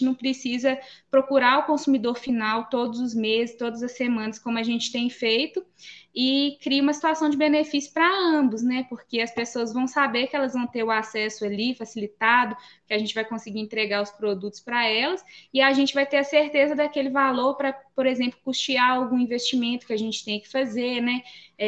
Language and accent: Portuguese; Pedro Leopoldo, Minas Gerais, Brazil; now in Cordisburgo, Brazil; treinando algumas meninas da minha cidade Natal, que é Pedro Leopoldo